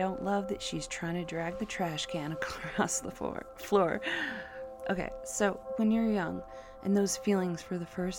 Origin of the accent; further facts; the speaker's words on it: United States; I speak as an American from America.